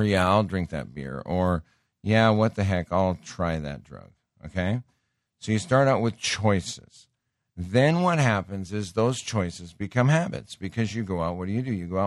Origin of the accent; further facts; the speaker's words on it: Great Falls, Montana, United States; Folks, I grew up in Montana. I mean, I was probably literally drinking too much on the weekends in like between 7th and 8th grade.